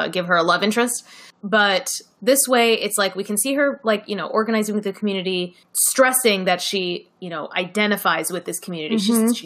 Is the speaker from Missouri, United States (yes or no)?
no; Ann Arbor, Michigan, United States; I know we had a queer prom in my hometown of Ann Arbor, Michigan.